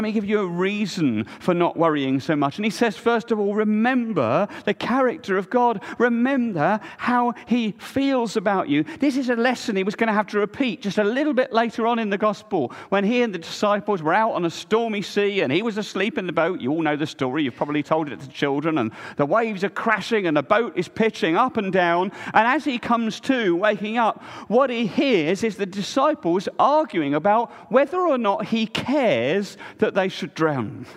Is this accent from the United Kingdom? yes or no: yes; Reading, South East England, United Kingdom; Most of you will know that I was born and brought up in Reading, or just outside of Reading.